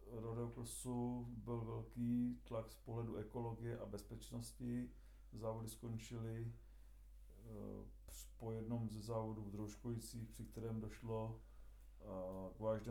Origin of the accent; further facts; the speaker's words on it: Sušany, Ústí nad Labem Region, Czechia; je mi 42 let, celý život bydlím v bezprostřední blízkosti Strupčic, původem jsem ze Sušan.